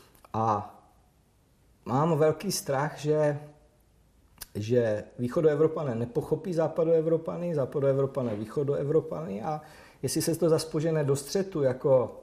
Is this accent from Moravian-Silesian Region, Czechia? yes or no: yes; Moravian-Silesian Region, Czechia; samozřejmě jsem z Karvinska, což znamená mnohé. Je to odpadkový koš republiky